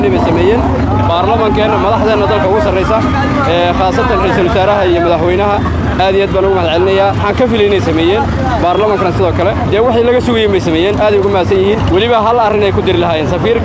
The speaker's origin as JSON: {"language": "Somali", "town": "Mogadishu", "region": "Banaadir", "country": "Somalia", "said": "waxaan ka imid deegaan Boondheere xafada"}